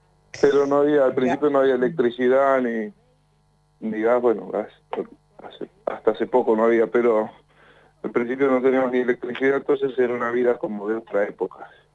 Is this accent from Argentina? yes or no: yes; Las Golondrinas, Chubut, Argentina; Nací ahí, en Las Golondrinas, que es en Chubut, al límite con Bolsón, cerca del Hoyo. Y me crié ahí con mis hermanos.